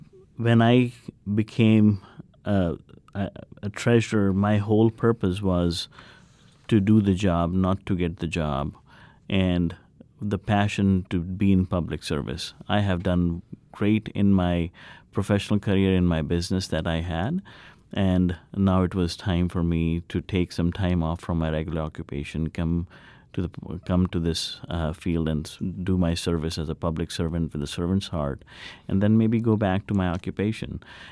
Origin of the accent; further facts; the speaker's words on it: United States; And that's what I consider myself as an American.